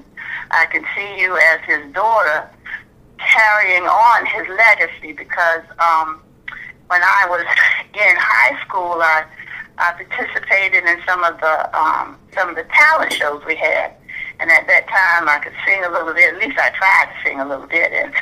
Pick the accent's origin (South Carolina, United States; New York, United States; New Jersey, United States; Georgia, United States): South Carolina, United States; now in Washington, United States; Okay, well, I was raised in South Carolina by my mother